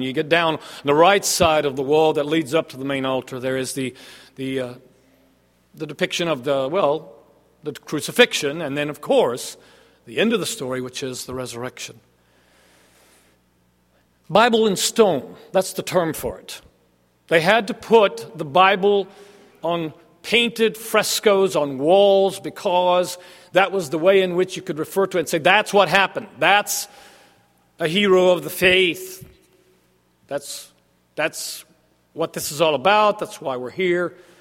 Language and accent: English; Florence, Tuscany, Italy; I grew up in Florence, Italy, because my parents were missionaries